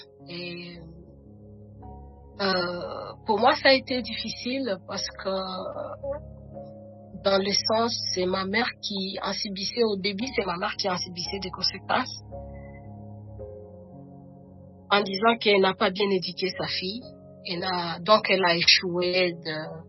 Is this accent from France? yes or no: no; DR Congo; Cette perception que nous avons de la prison aussi, chez nous en RDC ou en Afrique en général, que les femmes ne peuvent pas aller en prison.